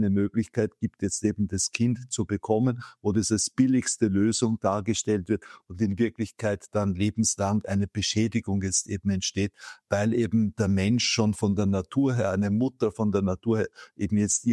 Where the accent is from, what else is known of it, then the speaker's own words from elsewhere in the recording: Austria; bei uns in Österreich.